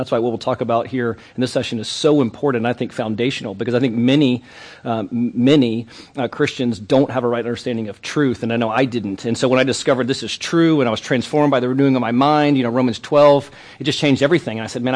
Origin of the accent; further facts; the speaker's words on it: Virginia, United States; So just my, you know, 2 seconds about my story. I grew up in Virginia.